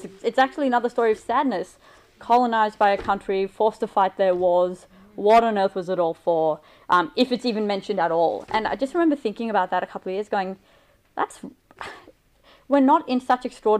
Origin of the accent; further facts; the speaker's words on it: Australia; born there; So I was born in Australia and I was raised pretty much around the world. So you'll hear a different accent slipping in and out